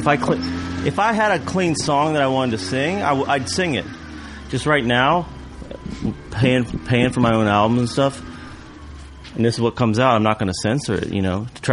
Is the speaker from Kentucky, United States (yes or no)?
yes; Kentucky, United States; growing up in Kentucky, I mean … was, you know, he was … you know.